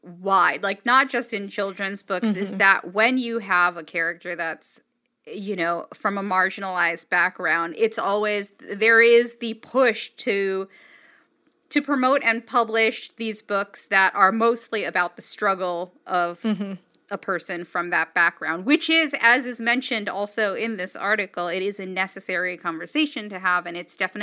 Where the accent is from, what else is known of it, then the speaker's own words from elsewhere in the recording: Los Angeles, California, United States; I grew up in Los Angeles, so I know how to say things about food